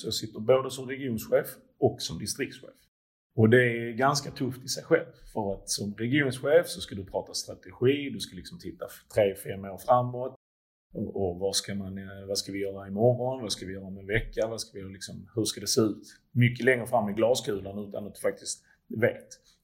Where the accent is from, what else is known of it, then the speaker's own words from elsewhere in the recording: Sweden; Jag är från Sverige. Och så har jag polsk påbrå